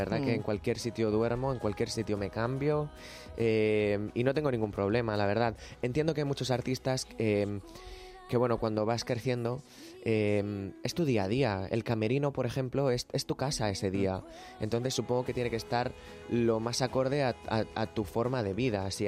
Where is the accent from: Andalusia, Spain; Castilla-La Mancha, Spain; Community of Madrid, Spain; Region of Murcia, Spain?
Region of Murcia, Spain; Ricote; also born or lived in Archena / Molina de Segura; de todos los lugares de Murcia porque me he criado en Ricote, pero en mi DNI pone Archena, pero a los 12 años me fui a Molina de Segura